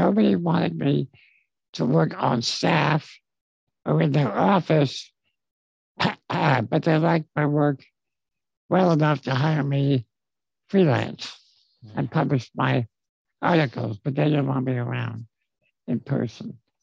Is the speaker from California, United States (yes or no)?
no; New York, United States; I grew up in New York.